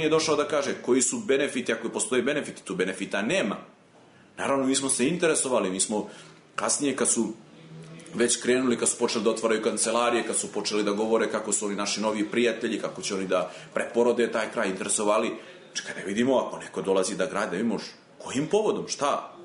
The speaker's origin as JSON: {"language": "Serbian", "country": "Serbia", "tie": "born or raised there", "said": "Ja sam odrastao pored Lima i znamo šta nam taj Lim znači."}